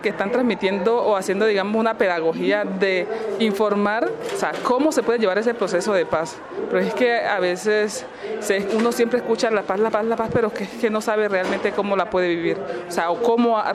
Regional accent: Quibdó, Chocó, Colombia; vengo del departamento del Chocó, municipio de Quibdó

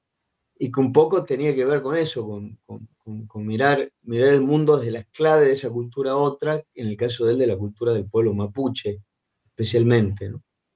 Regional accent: Salta, Argentina; de la provincia donde yo soy de Salta

